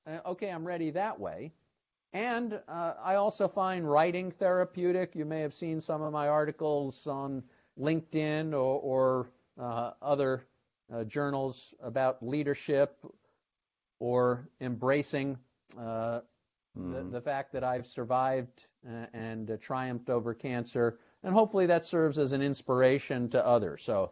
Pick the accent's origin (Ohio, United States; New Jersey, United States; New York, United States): New York, United States; Bronx; And maybe it's just that I grew up in the Bronx and my dad was a cop